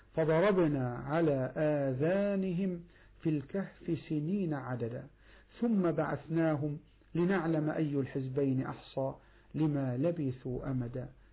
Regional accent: Egypt; بلدنا مصر الحبيبة

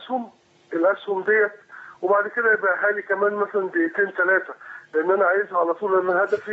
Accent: Egypt; now in Saudi Arabia; أنا مواطن مصري مقيم في السعودية ومعايا أسرتي ومعايا أولادي

